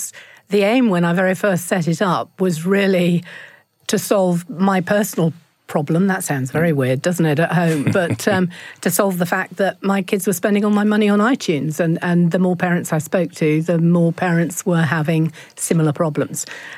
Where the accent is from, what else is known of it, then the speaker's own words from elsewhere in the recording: Lowestoft, East of England, United Kingdom; now in London, United Kingdom; My brother and I grew up in Lowestoft on the East Coast, and my brother and I used to make kites when we were in the sixth form